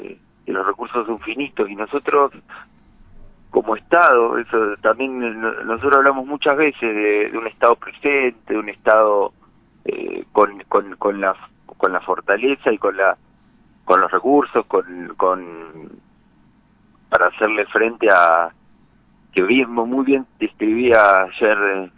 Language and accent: Spanish; La Pampa, Argentina; moved away as an adult; Yo soy de La Pampa, pero hace 15 años que me fui a vivir a la ciudad de Buenos Aires a estudiar. Actualmente estoy viviendo ahí a los alrededores